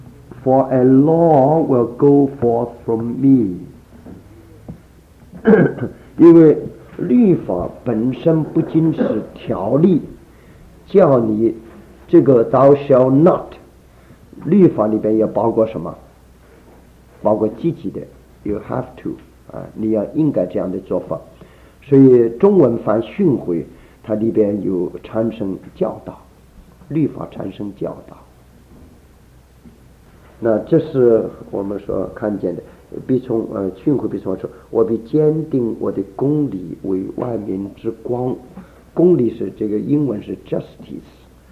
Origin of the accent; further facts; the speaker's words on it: China; 我们中国人讲城门失火，什么吃鱼啊？